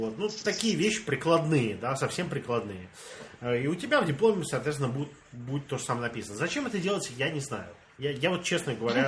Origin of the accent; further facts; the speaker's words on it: Russia; accent: Russian; Я такой говорю, у меня русский акцент, с России я.